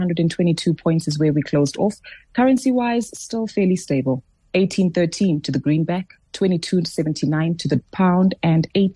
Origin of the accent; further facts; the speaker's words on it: South Africa; it bodes well for us as South African consumers